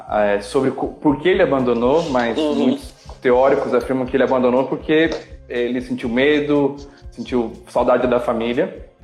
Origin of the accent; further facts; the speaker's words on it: Curitiba, Paraná, Brazil; moved away as an adult; Eu sou de Curitiba